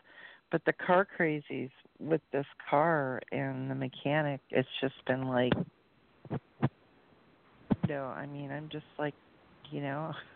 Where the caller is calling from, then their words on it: Las Vegas, Nevada, United States; I'm calling from Vegas.